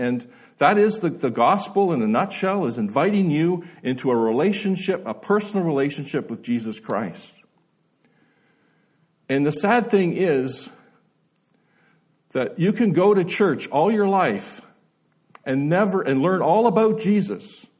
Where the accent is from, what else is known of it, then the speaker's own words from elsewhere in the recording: New Brunswick, Canada; So I was brought up in New Brunswick, a family of five brothers, one sister, seven of us.